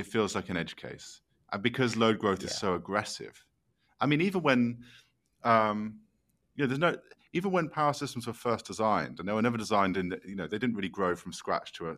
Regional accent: England, United Kingdom; now in Texas, United States; it's like coming as an Englishman living in Texas

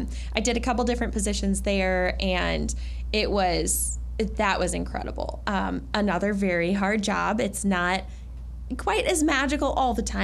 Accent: Bloomington, Illinois, United States; And growing up in Bloomington Normal, it was quite the culture shock moving down there initially anyway.

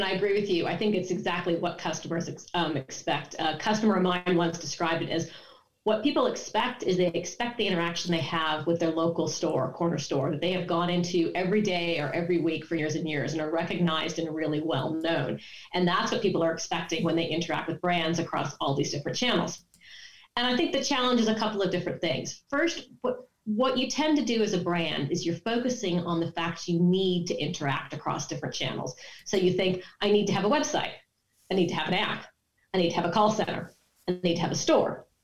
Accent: California, United States; now in United Kingdom; And contrary to my accent, I'm a displaced Californian who's been living outside of London for the best part of 20 years.

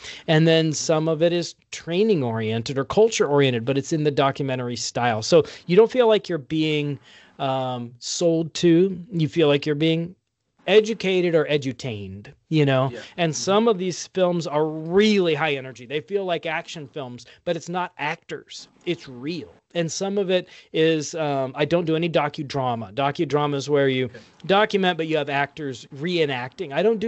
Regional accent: West Des Moines, Iowa, United States; also born or lived in England; I'm an Iowan on purpose. I'm an Iowan by birth. I was born in West Des Moines, Iowa, in Valley Junction. Grew up in Iowa, went to college at Waldorf College in Forest City, Iowa, and then departed to parts unknown.

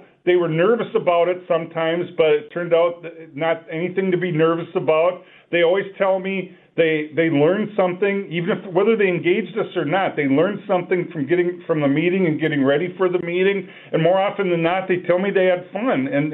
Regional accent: Olivia, Minnesota, United States; So a lot of people that listen to the show know that I grew up in Olivia, Minnesota, in the heart of Renville County, in the heart of farmland.

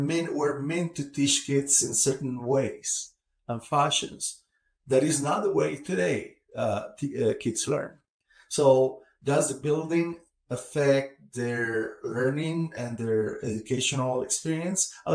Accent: Malaga, Andalusia, Spain; English is a second language; a little town in southern Spain called Malaga. I wish we'll explain a little bit to your audience my accent, which is now part of what I am.

